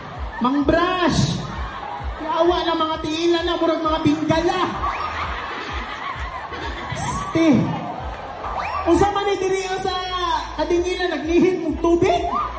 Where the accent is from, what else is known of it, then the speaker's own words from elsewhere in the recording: Davao, Davao Region, Philippines; Ah, nasa Davao, taga Davao ako.